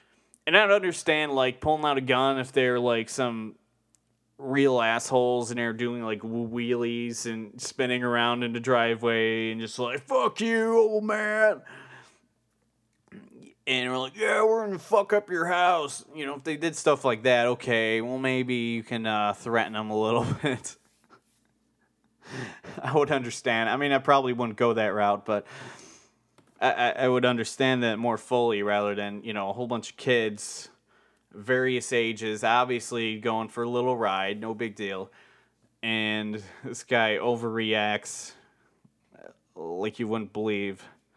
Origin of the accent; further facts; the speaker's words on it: Chicago, Illinois, United States; I'm from Bridgeport. Fucking Mayor Daly's from there, guy. Mayor Daly. Well, he's not mayor anymore, so whatever. I don't care. This is the fucking mean streets of Chicago.